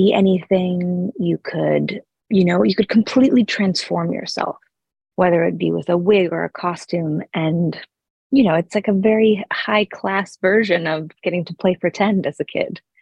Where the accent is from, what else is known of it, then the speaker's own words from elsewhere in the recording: Sun Valley, Idaho, United States; We were primarily based in Idaho. So I grew up in Sun Valley, Idaho.